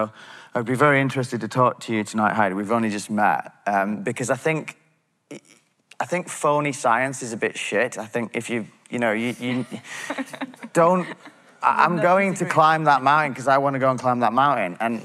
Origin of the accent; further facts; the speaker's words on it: North West England, United Kingdom; I grew up in the Lake District, which is a very nice corner of England, just outside the park